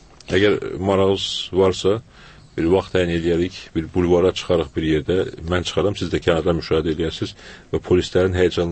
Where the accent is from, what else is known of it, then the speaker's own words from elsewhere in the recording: Baku, Azerbaijan; Mənim atam Füzulidəndir, anam Şəkidəndir. Özüm Bakıdan da olmuşam. Əgər bu reallıqlar çərçivəsində mən Füzulidənəmsə əslim, təbii ki, Füzulidənəm.